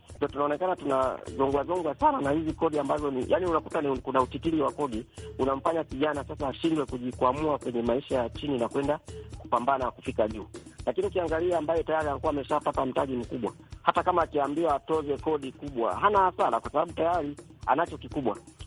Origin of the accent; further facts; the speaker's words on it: Geita, Tanzania; Natokea Geita, mkoa wa Mwanza, nchini Tanzania.